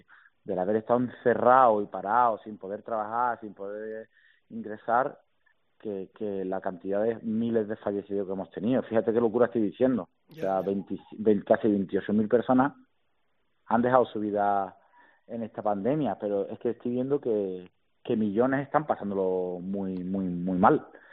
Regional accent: Spain; como un buen país que somos, español futbolero típico, lamentablemente, solo fútbol.

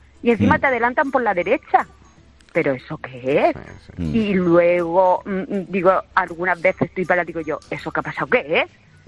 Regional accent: Region of Murcia, Spain; now in Cieza, Spain; Yo vivo en Murcia, en un pueblo. Bueno, yo vivo en el campo, pero bueno, soy de Murcia y vivo en Cieza.

